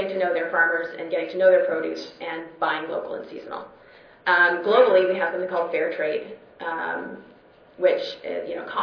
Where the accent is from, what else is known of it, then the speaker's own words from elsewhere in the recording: Massachusetts, United States; I'm from Massachusetts. I can't buy from my farmer all year round because, January is going to be super, super, super depressing.